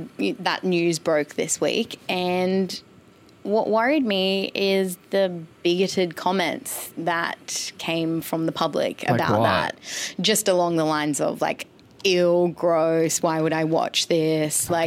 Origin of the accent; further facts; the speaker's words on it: Gold Coast, Queensland, Australia; For example, I'm from the Gold Coast.